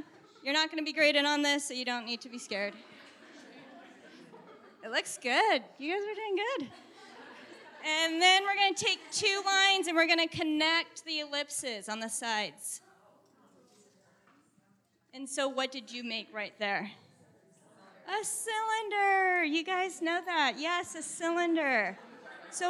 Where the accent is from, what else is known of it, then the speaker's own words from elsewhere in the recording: Portland, Oregon, United States; also born or lived in Eugene; I was born and raised here in Portland. Love it. And it's always been my hometown. There was a period of 12 years that Adam and I lived in Eugene, where I taught high school art.